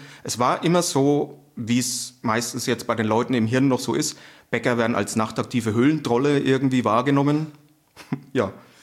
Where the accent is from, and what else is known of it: Bavaria, Germany